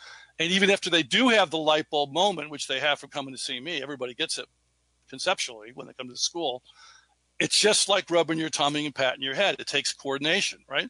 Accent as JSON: {"language": "English", "town": "Chicago", "region": "Illinois", "country": "United States", "tie": "born or raised there", "said": "I played a lot of baseball growing up in Chicago back in the 60s, 50s and 60s."}